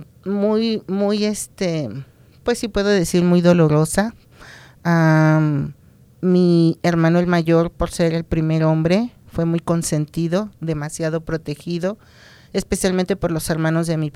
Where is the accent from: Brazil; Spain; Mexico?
Mexico; Mexico City; Soy originaria de la Ciudad de México. Uh-huh. Ahí nací, estudié, me crié.